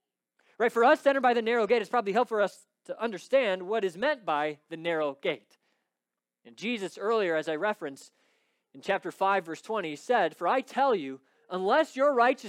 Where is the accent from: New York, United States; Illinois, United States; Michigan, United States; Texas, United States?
Michigan, United States; Detroit; this street is much like the highways that I grew up near in Metro Detroit, where you've got 4, 5, 6 lanes of traffic.